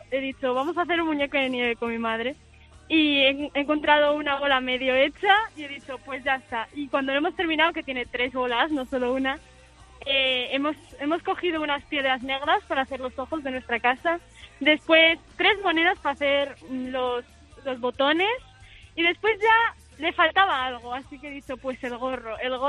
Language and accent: Spanish; Cuba; now in Madrid, Spain; De Cuba soy.